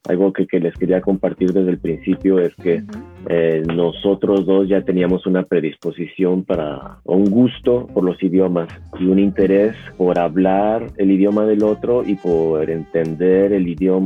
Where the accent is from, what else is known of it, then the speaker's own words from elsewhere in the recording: Mexico; now in France; soy de México, llevo viviendo en Francia 17 años, aquí en la región de París.